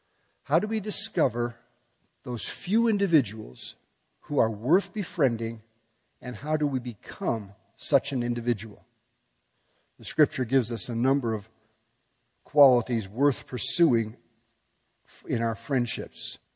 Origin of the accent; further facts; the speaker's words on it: Chicago, Illinois, United States; moved away; I grew up in the suburbs of Chicago, and I was a Bears fan.